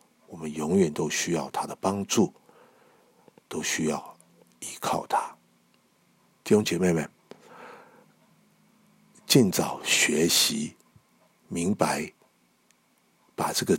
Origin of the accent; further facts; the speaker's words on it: China; 在我们所有的劳苦中，特别是我们中国人，还有第一代的移民，辛辛苦苦的在海外讨生存